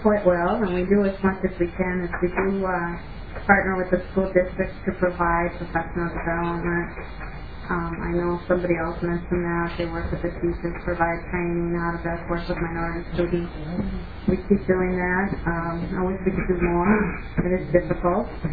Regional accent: Willmar, Minnesota, United States; Maybe not so much for Wilmer. I grew up in Wilmer, by the way, and that's where I got my name

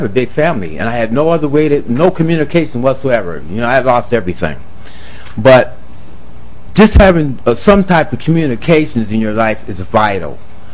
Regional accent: Minnesota, United States; I'm a Minnesotan, been here for many, many 50 or so years.

